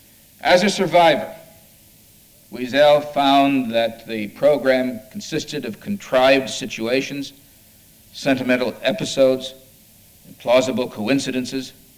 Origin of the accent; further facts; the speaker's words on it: Cleveland, Ohio, United States; if instead of being born and raised in Cleveland, Ohio, I'd been born and raised in Sighet, Romania